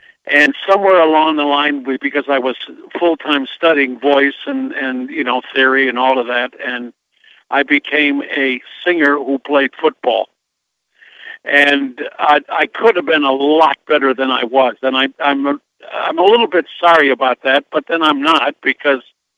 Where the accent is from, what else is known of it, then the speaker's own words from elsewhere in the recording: St. Louis, Missouri, United States; That's the only accent I really knew. I was from St. Louis.